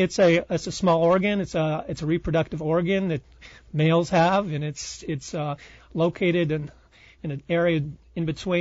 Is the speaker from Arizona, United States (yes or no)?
yes; Tucson, Arizona, United States; I grew up in Tucson, Arizona. I went to undergrad at University of Arizona.